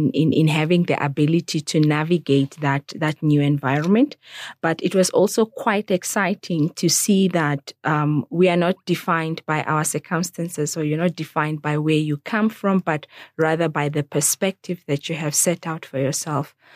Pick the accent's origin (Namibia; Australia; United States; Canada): Namibia; Ogongo, Omusati; Okay, so I was born and raised in Ogongo Agricultural College. It's now one of the many UNAM campuses. That's where I grew up with my parents and my siblings. I went to primary school at Erundu Primary